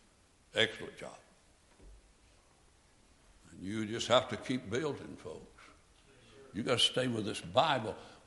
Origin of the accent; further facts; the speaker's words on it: Calhoun, Georgia, United States; I grew up in Calhoun, Georgia. And out in the country church where we went to church, when we went to church, we went to this country Baptist church